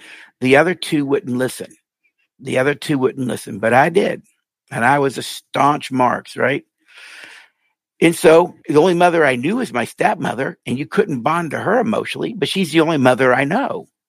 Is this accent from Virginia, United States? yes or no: no; Miami, Florida, United States; born there; I was born in Miami